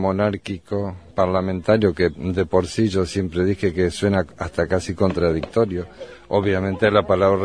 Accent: Argentina; born there; Personalmente nací en Argentina, en una república maltratada muchas veces

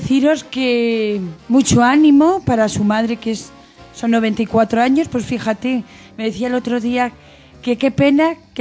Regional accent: Cadalso de los Vidrios, Community of Madrid, Spain; Ah, y este fin de semana, si queréis ir a Cadalso, mi pueblo, es la séptima feria de la tapa.

